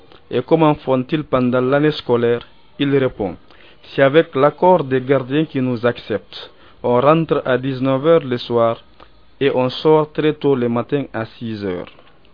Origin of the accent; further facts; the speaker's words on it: Kindia, Guinea; now in Conakry, Guinea; Je viens de Kindia, j'ai 13 ans. Je suis chez mon oncle.